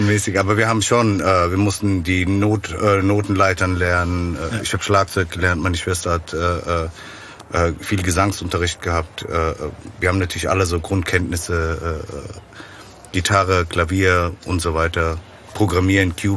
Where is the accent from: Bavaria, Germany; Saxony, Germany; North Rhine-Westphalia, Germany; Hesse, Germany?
Hesse, Germany; Frankfurt; Frankfurt ist meine Heimatstadt, da bleibe ich ja auch.